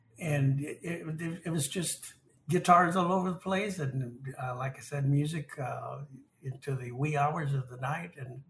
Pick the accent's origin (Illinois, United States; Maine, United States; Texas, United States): Texas, United States; Temple; I was born and raised here in Temple, where I still reside now. I was the first of my family's siblings to be born in town, and I'm seventh of 13.